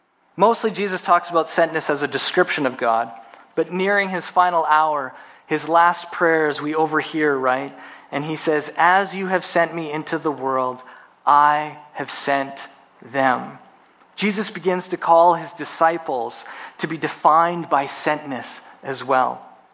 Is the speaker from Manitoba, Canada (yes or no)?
yes; Manitoba, Canada; When I was growing up, I grew up in Manitoba and grew up always, we had a garden in our backyard.